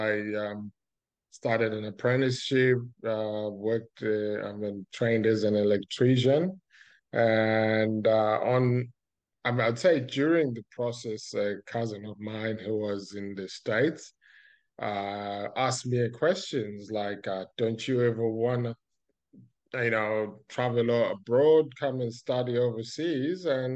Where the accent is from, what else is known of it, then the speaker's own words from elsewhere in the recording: Zimbabwe; I'm from Zimbabwe in southern Africa, right next to a country bordered by South Africa, Mozambique, Malawi, Zambia, and Botswana